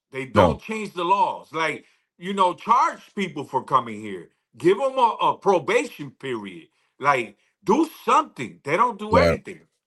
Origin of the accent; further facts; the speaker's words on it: United States; $4,000 grand and I'm American and I can't even get a dollar from you?